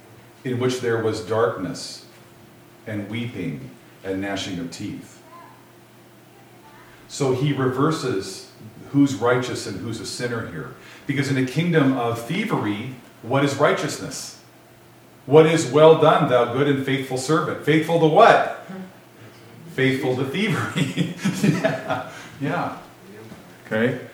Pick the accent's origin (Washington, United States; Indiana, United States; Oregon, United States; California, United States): Washington, United States; I grew up in the Palouse country in eastern Washington State. My town, my church, all the wealth around in the farms, where did it come from?